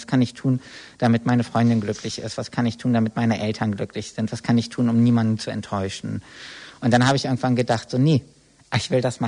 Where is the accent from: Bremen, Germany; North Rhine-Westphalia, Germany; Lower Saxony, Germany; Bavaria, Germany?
Bremen, Germany; Ich komme aus Bremen.